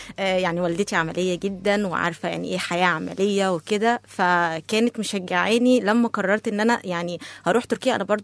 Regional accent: Egypt; بجد احنا كمصريين او بعرف بصوره عامه عندنا كده الليونه, عندنا البشاشه في وسطنا

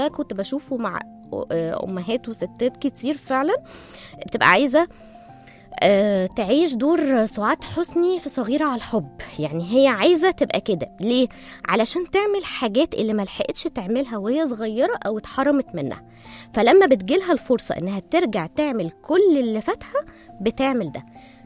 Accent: Egypt; زمان كمان كانوا بيقولوا مثل كده معروف عندنا في مصر

